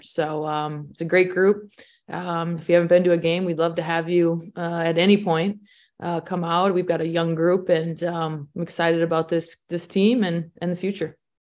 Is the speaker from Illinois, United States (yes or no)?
no; Hutchinson, Minnesota, United States; I'm a U of M graduate, so this is home for me. I'm from an hour away from campus. I'm from Hutchinson, Minnesota.